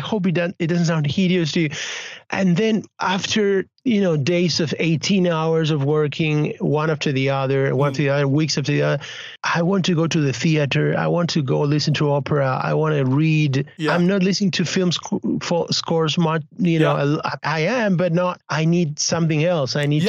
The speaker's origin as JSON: {"language": "English", "country": "Argentina", "said": "Not only because I come from Argentina, but because I keep working for South American cinema"}